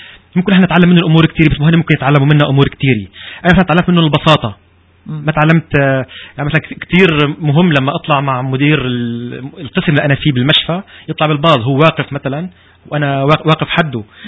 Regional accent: Canada; Arabic is a second language; ابدا انا هون موجود, انا كندي مثلي مثل اي شخص تاني

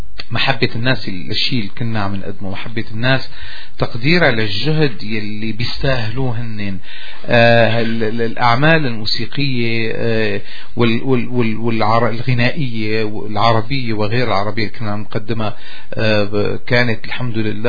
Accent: Syria; وكفنان سوري عايش حياتي من ناحية الفن وكأني أنا من دمشق

